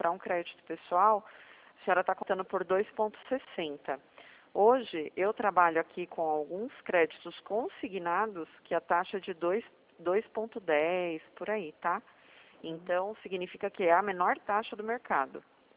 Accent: Sorocaba, São Paulo, Brazil; Eu sou de Sorocaba, aqui é bem quente.

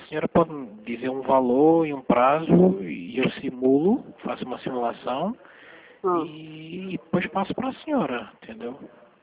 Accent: Portugal; now in Recife, Brazil; eu tenho um sotaque diferente, mas é porque eu sou estrangeiro, eu sou português

